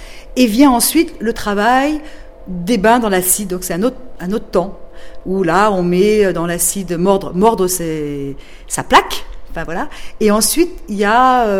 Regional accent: Villefranche, France; born there; Parce que je suis née à Villefranche

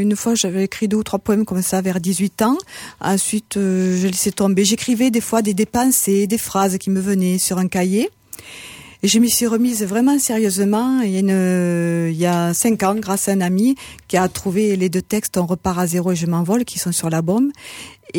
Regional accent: Montauban, Occitanie, France; born there; Donc je suis née à Montauban.

